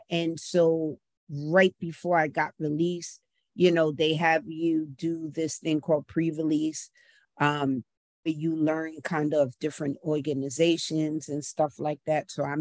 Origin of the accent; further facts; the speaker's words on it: Bronx, New York, United States; So definitely a different vibe, growing up in the Bronx